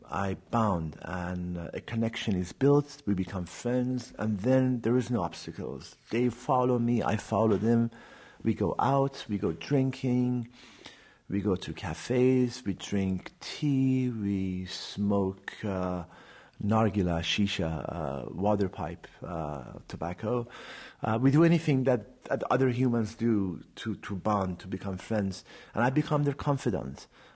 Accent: Iran; I'm from Iran.

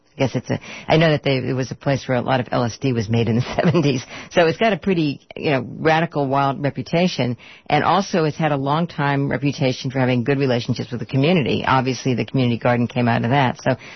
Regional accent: Massachusetts, United States; It's kind of funny, because I actually grew up back east. I grew up outside of Boston.

